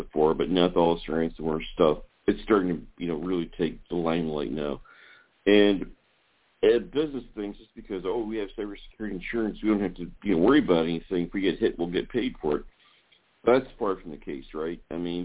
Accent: West Lafayette, Indiana, United States; my dad was a professor at Purdue, and I'm actually from West Lafayette.

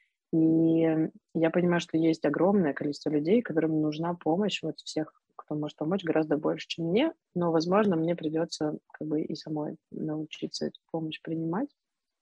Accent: Odesa, Odesa Oblast, Ukraine; И вот море мое, потому что я девочка из Одессы и все дела.

